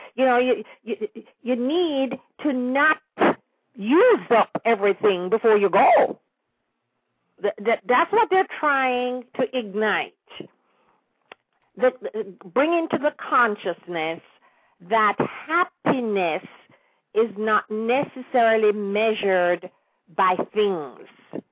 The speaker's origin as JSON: {"language": "English", "region": "Kingston", "country": "Jamaica", "tie": "born or raised there", "said": "I was speaking to one of my girlfriends in Canada who was born and raised in Kingston like me, and some things we can remember being flourishing in Kingston isn't there anymore."}